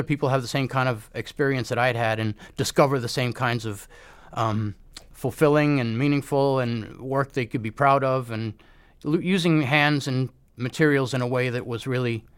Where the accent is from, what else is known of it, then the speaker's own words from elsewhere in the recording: Manhattan, New York, United States; I grew up in Manhattan near the Cathedral of St. John the Divine, which is an enormous stone building, unfinished.